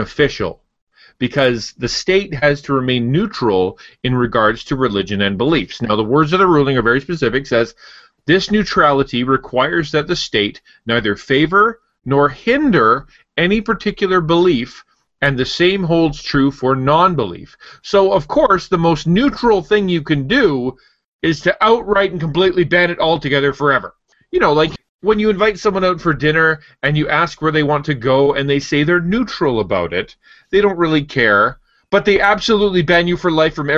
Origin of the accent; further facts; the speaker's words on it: Alberta, Canada; now in Ottawa, Canada; I'm from Alberta, but I've been living in Ottawa for almost 10 years now.